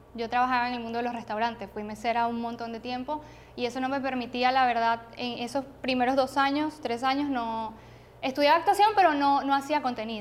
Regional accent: Upata, Bolívar, Venezuela; now in Miami, United States; Ok, bueno, voy a cumplir 8 años ya aquí en Miami, que me pasaron, pero demasiado rápido, de verdad. Yo soy de un pueblo de Venezuela, se llama Upata, es al oriente de Venezuela, en el estado de Bolívar.

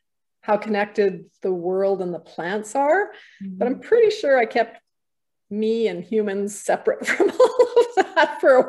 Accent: Winnipeg, Manitoba, Canada; I moved out of Winnipeg. I grew up in Winnipeg. I moved to a farm in Southern Manitoba.

